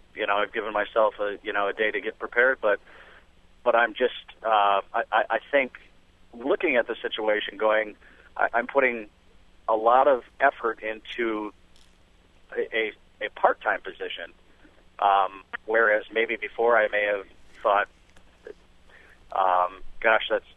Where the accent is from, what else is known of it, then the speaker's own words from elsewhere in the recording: Green Bay, Wisconsin, United States; I'm literally on my way from Green Bay, Wisconsin, my hometown, back to the Cedar Rapids area to have a job, part-time job interview.